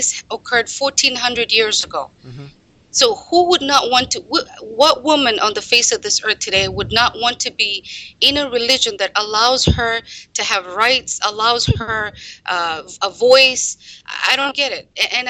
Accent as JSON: {"language": "English", "country": "Canada", "said": "I'm Canadian, and I'm a trained journalist, and I have worked in that field."}